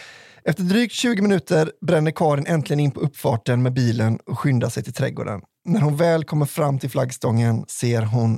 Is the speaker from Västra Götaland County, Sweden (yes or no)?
no; Skellefteå, Västerbotten County, Sweden; Här kommer en historia från min hemkommun Skellefteå.